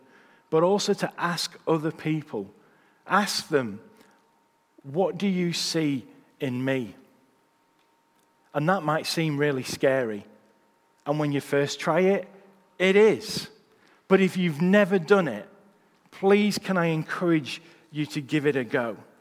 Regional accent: United Kingdom; whether that's because we're British, I don't know

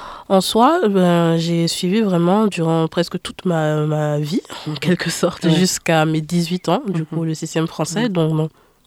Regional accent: Burkina Faso; now in France; J'ai 18 ans et je viens du Burkina Faso. Et actuellement je suis à Arnaud de Villeneuve, à la faculté de médecine

